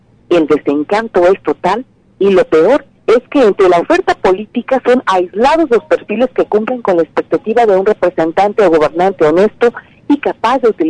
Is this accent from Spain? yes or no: no; Mexico; como muchos mexicanos, estoy inmersa en el cúmulo de información que se genera en este tiempo electoral.